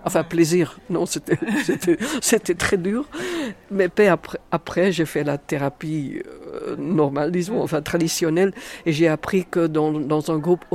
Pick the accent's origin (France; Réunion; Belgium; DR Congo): Belgium; Brussels; j'étais là dans un petit village où je ne connaissais personne, je venais de Bruxelles